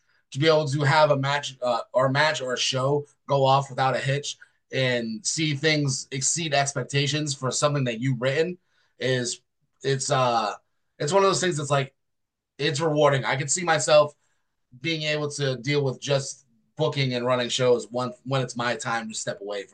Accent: Massachusetts, United States; moved away as an adult; I am from Massachusetts originally. That is my home. That is where I was born and raised. I moved to the Midwest right before the pandemic.

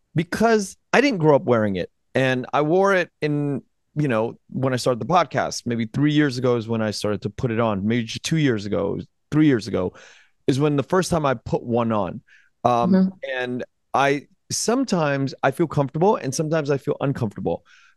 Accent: United States; born there; I am an American. I was born in America

